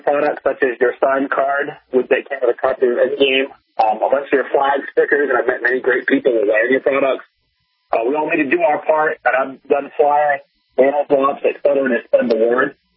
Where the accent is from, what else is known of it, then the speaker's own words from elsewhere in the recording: Portland, Maine, United States; I'm 27 from Portland, Maine, and I'm proud to be an American.